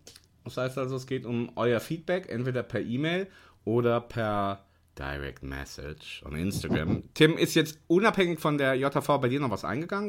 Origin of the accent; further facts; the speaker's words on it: North Rhine-Westphalia, Germany; Ich komme aus der Nähe von Paderborn